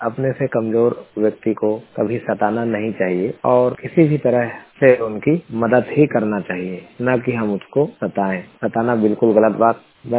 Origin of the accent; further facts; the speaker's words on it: Bhopal, Madhya Pradesh, India; मैं मध्य प्रदेश भोपाल का रहने वाला हूँ।